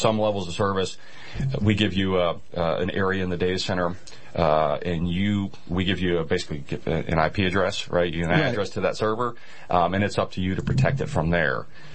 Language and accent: English; Tampa, Florida, United States; I'm from Tampa.